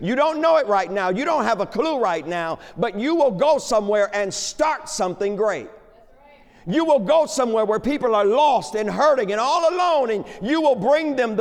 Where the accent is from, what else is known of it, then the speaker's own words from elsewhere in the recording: Detroit, Michigan, United States; Now, come on, I'm from Detroit.